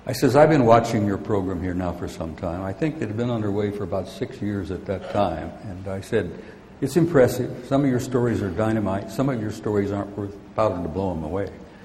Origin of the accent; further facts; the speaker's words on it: Arizona, United States; I'm from Arizona. I baked my gourd in Phoenix for the last 6 to 8 months, and I lose it sometimes.